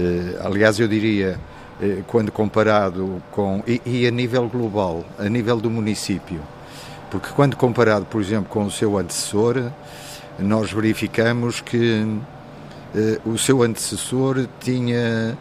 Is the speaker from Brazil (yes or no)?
no; Vila Nova de Gaia, Porto, Portugal; born there; Com certeza, nasci em Gaia, toda a minha família ainda continua a viver em Gaia